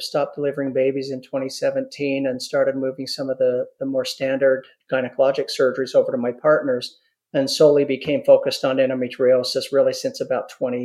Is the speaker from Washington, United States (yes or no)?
no; Utah, United States; I'm actually a Utah native, born and raised in Utah.